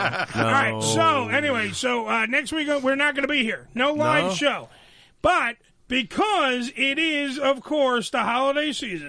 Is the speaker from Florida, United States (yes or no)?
no; New York, United States; Maybe I'm a little jaded because I'm a New Yorker.